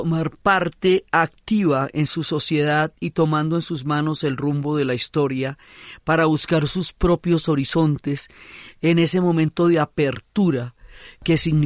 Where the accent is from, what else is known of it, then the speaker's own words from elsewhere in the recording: Bogotá, Colombia; y lo digo como bogotana